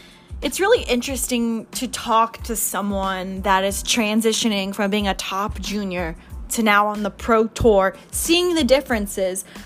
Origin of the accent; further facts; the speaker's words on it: New York, United States; I love my caffeine. I'm a New Yorker. I love my coffee.